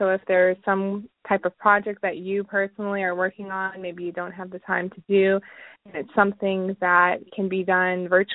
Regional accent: Desert Hot Springs, California, United States; I remember growing up in Desert Hot Springs, to go to the community pool was a big deal

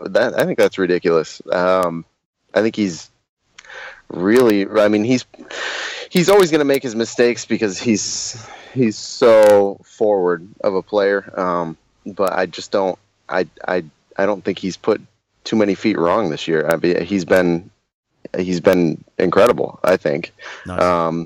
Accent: Michigan, United States; I'm from Michigan, which is in the Great White North, almost to Canada.

